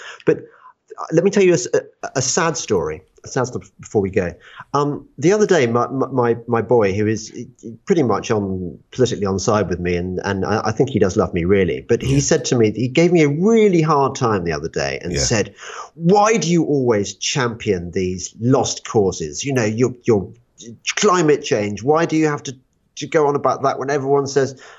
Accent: West Midlands, United Kingdom; I'm from the Midlands stroke black country, and we tend to call a spade there.

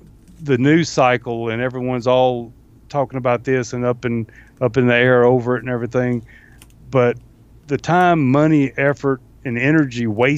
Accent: the South, United States; I mean, growing up in the South, I've seen racism exhibited regardless of people's skin color.

